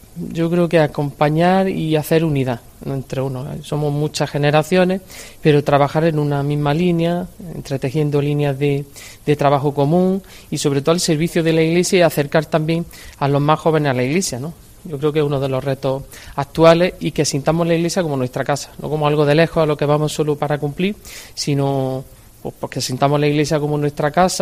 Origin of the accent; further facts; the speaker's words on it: Armilla, Andalusia, Spain; Soy natural de Armilla, he veraneado mucho en Motril, llevo aquí pues camino ya de los 7 años, 8 de sacerdote